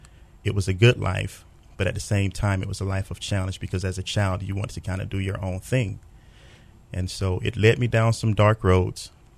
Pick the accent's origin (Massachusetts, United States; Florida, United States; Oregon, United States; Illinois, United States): Florida, United States; Miami; I grew up out of Florida, from Miami. That's home for me.